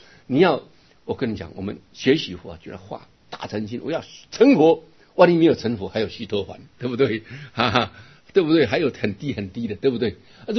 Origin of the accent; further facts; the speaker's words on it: Taiwan; 那个我们台湾人都是那渔船啊